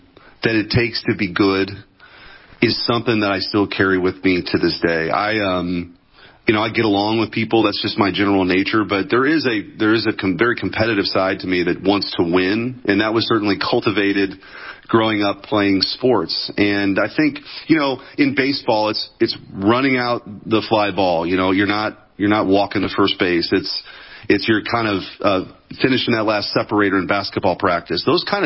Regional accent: Bridgeton, Missouri, United States; born there; I was born in Bridgeton, Missouri, which is a working class area, a working class neighborhood in the St. Louis area.

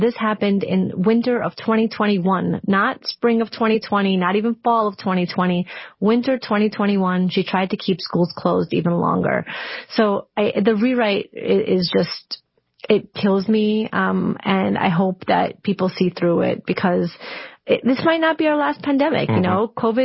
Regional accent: Brooklyn, New York, United States; I grew up poor in Brooklyn, and I was living in a very wealthy part of Brooklyn when the pandemic hit.

